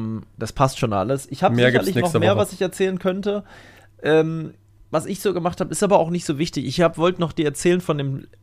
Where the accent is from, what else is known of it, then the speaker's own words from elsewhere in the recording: Lower Saxony, Germany; in meiner alten Heimat im Wendland